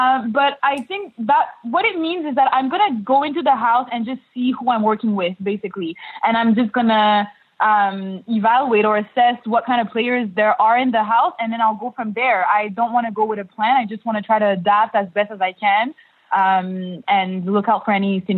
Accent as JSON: {"language": "English", "town": "Montreal", "region": "Quebec", "country": "Canada", "said": "I'm 25 years old. I'm from Montreal, which is the best city in Canada."}